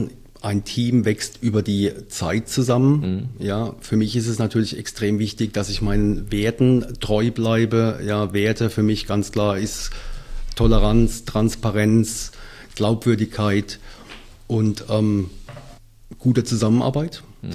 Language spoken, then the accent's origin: German; Heidelberg, Baden-Württemberg, Germany; Ja, ich bin gebürtiger Heidelberger.